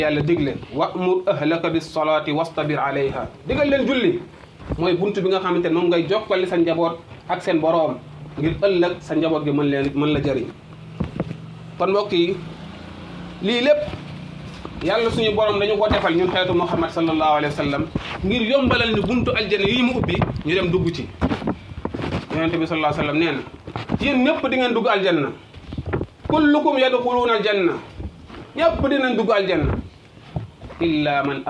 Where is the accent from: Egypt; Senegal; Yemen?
Senegal; بلادنا السنغال